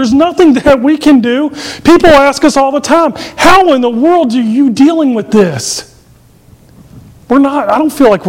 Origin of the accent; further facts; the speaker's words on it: Virginia, United States; moved away; I moved here from Virginia. I didn't have a grandfather. We didn't have grandparents here.